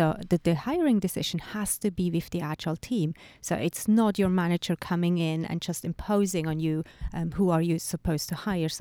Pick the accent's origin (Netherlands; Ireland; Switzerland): Switzerland; English is a second language; now in New York, United States; I'm originally from Switzerland, but I've been living in New York for 5 years now.